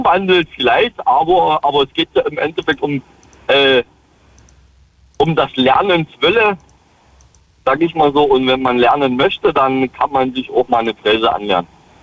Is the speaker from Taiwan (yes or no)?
no; Kamenz, Saxony, Germany; bin ich dann halt eben in meine alte Heimat nach Kamenz gefahren wieder.